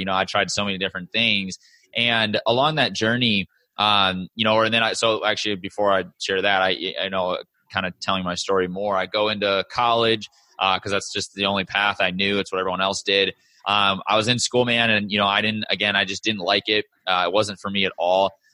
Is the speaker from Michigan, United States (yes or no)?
yes; Michigan, United States; moved away as an adult; also born or lived in St. Louis; now in Scottsdale, United States; I'm originally from Michigan. That's where I grew up. I was born in St. Louis, Missouri, but I spent so far the majority of my life growing up in Michigan and then moved out to Scottsdale about 2.5 years ago